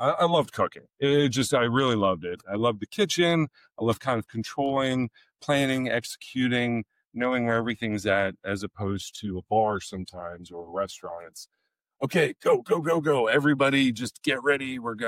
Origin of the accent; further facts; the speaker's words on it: Marietta, Ohio, United States; Well, I grew up in Southern Ohio, in Marietta, Ohio, a very small town.